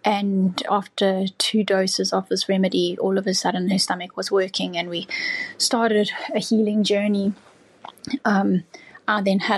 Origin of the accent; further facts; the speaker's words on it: South Africa; now in Australia; I'm a South African now living in Australia.